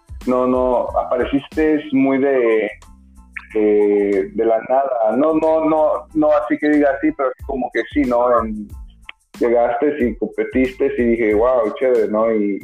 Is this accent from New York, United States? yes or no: no; Chicago, Illinois, United States; Pues para los que nos escuchan, nosotros somos de Chicago y hacemos música.